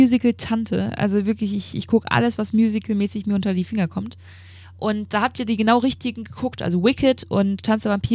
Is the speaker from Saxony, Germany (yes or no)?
no; Bochum, North Rhine-Westphalia, Germany; Was ich auf keinen Fall euch empfehlen kann als Bochumer